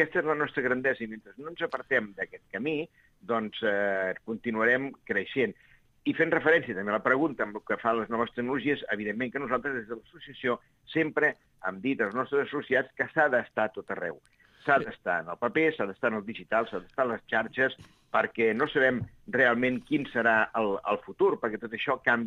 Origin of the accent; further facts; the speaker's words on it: Valls, Catalonia, Spain; Fa 4 dies, jo soc de Valls, no?